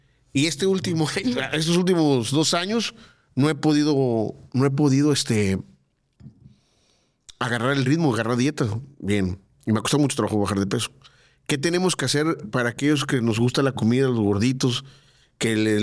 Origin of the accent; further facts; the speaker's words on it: Tuxpan, Veracruz, Mexico; Yo no soy de aquí, yo soy de Tuxpan, Veracruz.